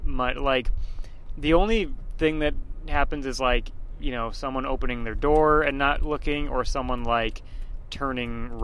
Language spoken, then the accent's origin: English; Boston, Massachusetts, United States; I grew up in Boston, but then I moved to a suburb of Boston, and that was right.